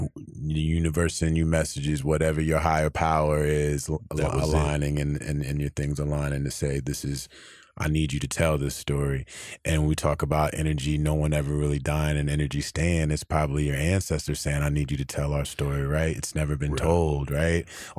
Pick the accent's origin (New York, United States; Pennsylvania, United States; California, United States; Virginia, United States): Virginia, United States; Fort Belvoir; born there; I was born on Fort Belvoir in Virginia. My sister was born on base in Germany in Würzburg. So like we're military brats.